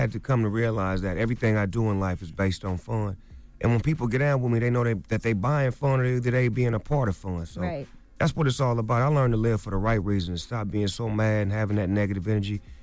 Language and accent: English; West Coast, United States